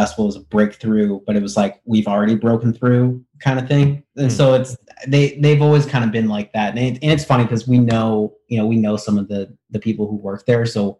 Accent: Indiana, United States; I grew up in Indiana.

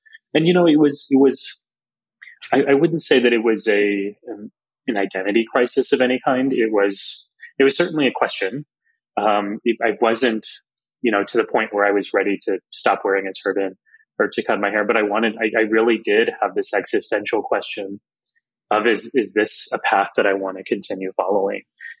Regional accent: Texas, United States; my parents immigrated from northern India, the Punjab region, in the 70s to the United States.

